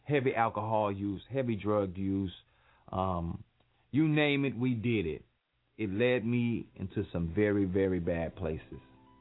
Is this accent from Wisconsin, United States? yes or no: no; Port Arthur, Texas, United States; I grew up in Port Arthur, Texas. I fell in love with hip-hop at the early age of maybe like 12. I've kind of been known as the person that brought hip-hop to Port Arthur.